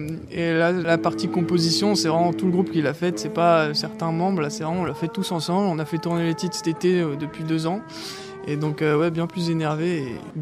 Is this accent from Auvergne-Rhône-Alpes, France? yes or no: no; Île-de-France, France; Nous, on vient de Seine-et-Marne, donc dans l'Oise, on ne connaît pas trop